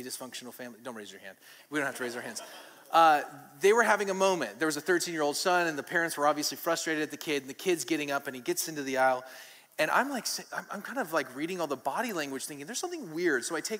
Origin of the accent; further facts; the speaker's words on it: Bend, Oregon, United States; We're actually from Bend, Oregon.